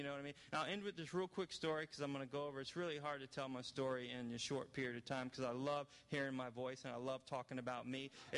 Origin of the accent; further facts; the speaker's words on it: New Orleans, Louisiana, United States; We're going to go through my hometown, New Orleans, and then we're going to go to Icky Paw in New York. She's actually from New York. I'm from New Orleans